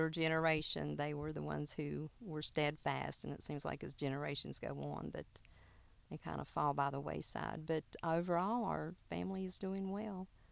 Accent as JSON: {"language": "English", "town": "Coleridge", "region": "West Virginia", "country": "United States", "said": "I'm from Coleridge, West Virginia, right out of Beckley. And I was born in October in 1955."}